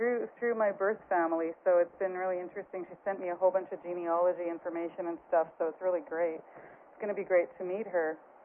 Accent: Vernon, British Columbia, Canada; also born or lived in Kamloops; I grew up in Vernon. I grew up in Kamloops and in Vernon.

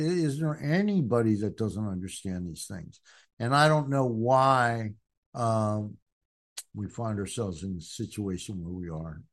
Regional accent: New Jersey, United States; also born or lived in Montgomery County; I realized when I moved from North New Jersey, from living behind a factory to Montgomery County, that I had made I had changed my life because the white kids in Montgomery County weren't treated like the kids in North New Jersey.

